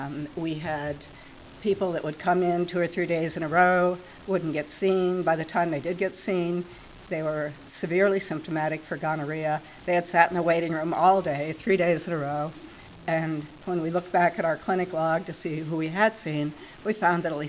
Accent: Portland, Oregon, United States; I'm from Portland, Oregon. Portland is one of the major cities in Multnomah County.

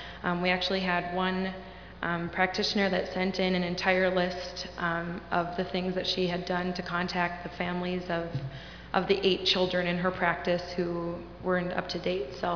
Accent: North Dakota, United States; from North Dakota

